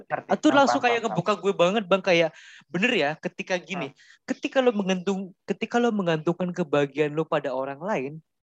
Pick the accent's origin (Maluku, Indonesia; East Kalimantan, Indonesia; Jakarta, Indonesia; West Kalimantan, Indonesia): Jakarta, Indonesia; Dari Jakarta aja lah.